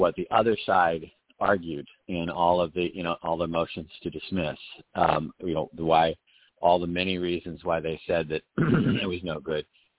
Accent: Florida, United States; Now remember, I'm from Florida, but I'm not licensed in Florida, so I can only talk about generic ideas.

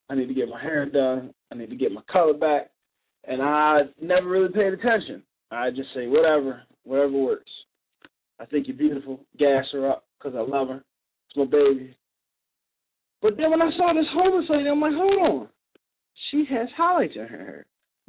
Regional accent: New Jersey, United States; Now, if y'all don't know about New Jersey, I'm from New Jersey. New Jersey is it's two different, it's like four different states in one. You got North and South Jersey.

